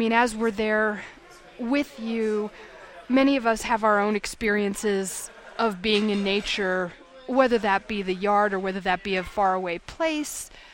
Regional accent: United States; I think that kind of set of contradictory ideas resonated for me as an American

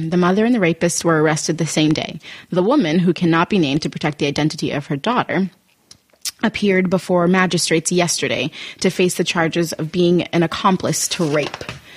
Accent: Johannesburg, Gauteng, South Africa; Johannesburg. I'm from Johannesburg.

